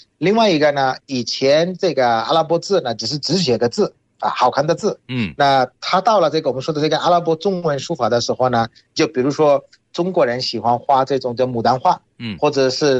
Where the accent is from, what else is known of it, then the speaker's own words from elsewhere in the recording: Bangladesh; Chinese is a second language; 大家好，我是来自于孟加拉国的